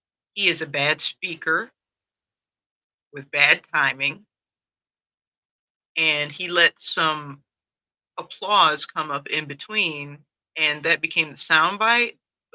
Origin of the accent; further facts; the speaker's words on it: Chicago, Illinois, United States; you know, I'm Gen X and I'm from Chicago.